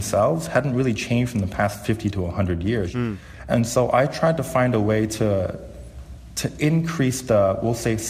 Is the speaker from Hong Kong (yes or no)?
yes; Hong Kong; So I actually come from a medical background, and I'm actually from Hong Kong.